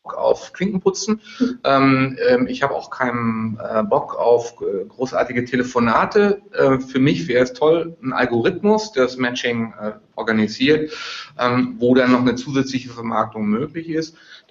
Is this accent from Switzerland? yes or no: no; Bonn, North Rhine-Westphalia, Germany; Ja, ich komme aus Bonn